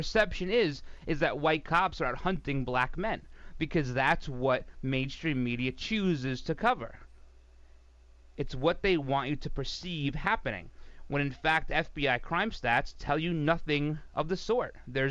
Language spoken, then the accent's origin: English; New York, United States; no matter where I live in the future, I will always say that I'm a New Yorker. I wear that like a badge.